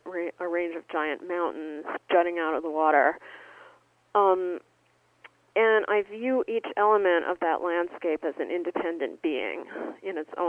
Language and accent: English; New York City, New York, United States; I'm from New York City originally, and for me, the attack on the Trade Center was an attack on all of New York City and my hometown